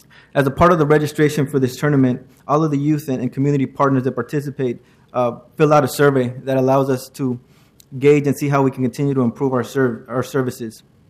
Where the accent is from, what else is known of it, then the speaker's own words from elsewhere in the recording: Portland, Oregon, United States; I grew up here in Portland. I graduated from Jefferson High School, and I've always felt like I'm a product of the city.